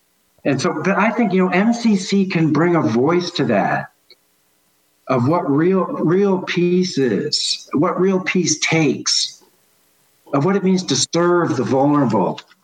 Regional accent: South Korea; English is a second language; when I was growing up in South Korea

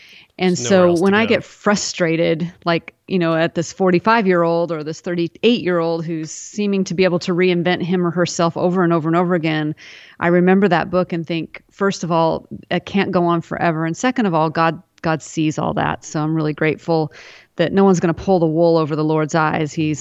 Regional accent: Seattle, Washington, United States; this was where I grew up in the Seattle area. And so I had lived there in Seattle until I was in my 30s.

